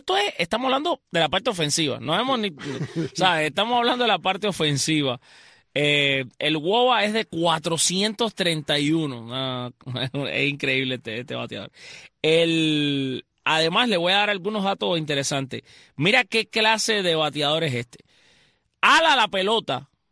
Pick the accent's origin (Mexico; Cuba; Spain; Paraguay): Cuba